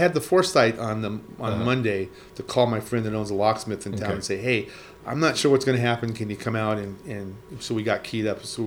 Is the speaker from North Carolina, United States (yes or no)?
no; Redondo Beach, California, United States; also born or lived in Los Angeles; Well, I was living in Los Angeles. So I was born in Los Angeles, raised in a small town called Redondo Beach.